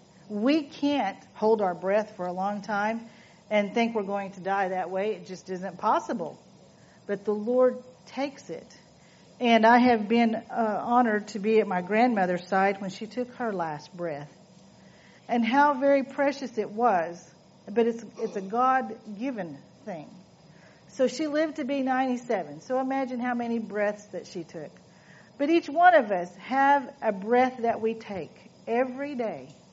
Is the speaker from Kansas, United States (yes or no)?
no; Neosho, Missouri, United States; I am from Neosho here locally